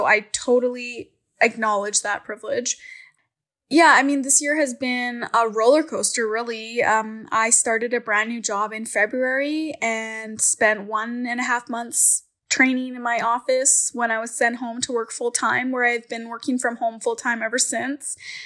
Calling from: Leduc, Alberta, Canada; I'm calling from Leduc, Alberta, Canada.

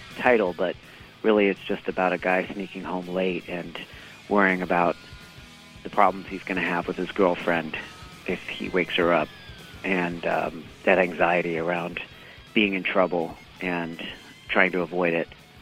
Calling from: San Francisco, California, United States; I'm calling from San Francisco.

